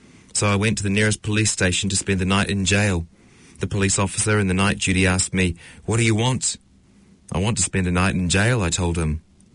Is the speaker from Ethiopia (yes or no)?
yes; Ethiopia; I am from Ethiopia. I spent the years of my youth liberating my people in Ethiopia.